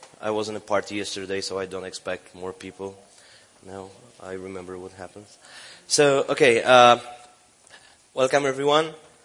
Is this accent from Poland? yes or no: yes; Warsaw, Masovian Voivodeship, Poland; now in Paris, France; I live in Paris now, where I eat snails and frogs and other French things. But I'm from Warsaw in Central Europe, from the capital of Poland.